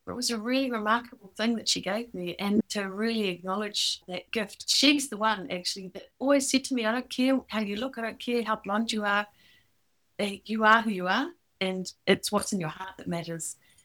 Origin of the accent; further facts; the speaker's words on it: Auckland, New Zealand; Born and raised in Te Tārangi in Auckland. I'm very lucky to get to spend my time growing up there. It's a really beautiful place, immersed in nature.